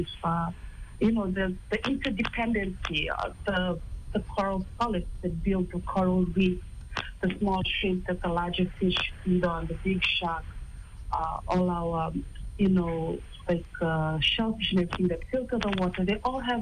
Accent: Sigatoka, Western Division, Fiji; born there; I was born right here in Fiji, in the town of Singapoka, which is pretty much rugby country in Fiji. Strong Christian family background, grew up Methodist.

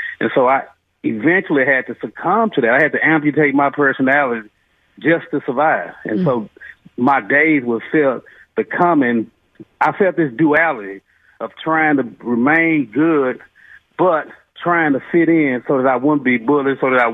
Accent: Dallas, Texas, United States; I'm from South Dallas, from East Dallas. It's a tough neighborhood, and that's not really me.

